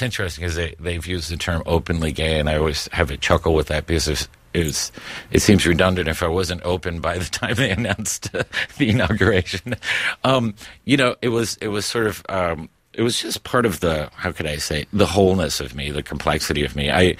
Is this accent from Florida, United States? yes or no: yes; Miami, Florida, United States; growing up in Miami, I lived between two imaginary worlds, of course. One was the Cuba that was in our parents and families, that 1950s, 60s Cuba that was this amazing place, but we had never been there.